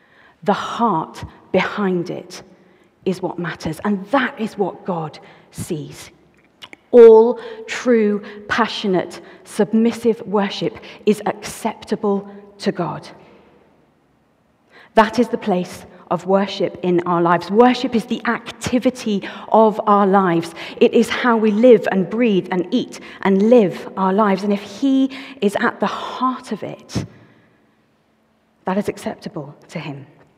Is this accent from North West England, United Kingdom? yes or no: no; Wales, United Kingdom; accent: Welsh; moved away as an adult; also born or lived in London; Some of you may know that I'm Welsh. What we may not know is that until I was 21 years old, this is what I sounded like. And then I moved to Knightsbridge, didn't I? And I was there for 13 years.